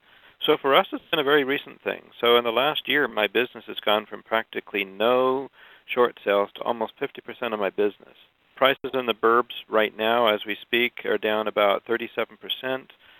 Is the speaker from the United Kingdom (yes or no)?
yes; England, United Kingdom; born there; also born or lived in France / Spain / Canada; I was born in England, and I went to school in England, France, Spain, and Canada, and I went to 24 schools in 12 years.